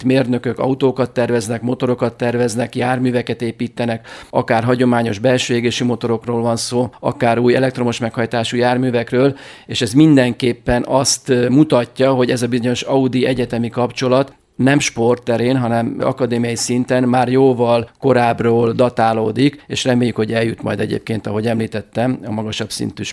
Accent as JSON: {"language": "Hungarian", "town": "Győr", "region": "Győr-Moson-Sopron", "country": "Hungary", "said": "Győriek vagyunk, család révén is."}